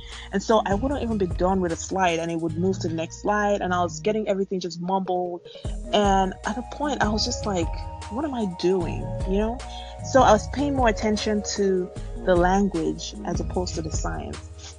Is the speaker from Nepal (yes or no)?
no; Nigeria; English is a second language; So the fact that I speak this way is because I grew up in Nigeria.